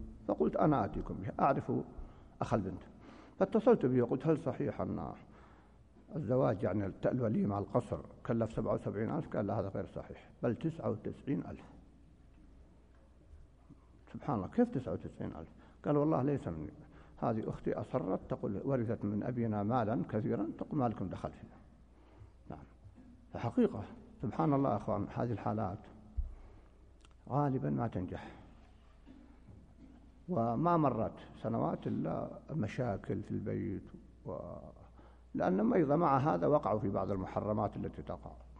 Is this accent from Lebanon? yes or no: no; Palestine; نحن جئنا من فلسطين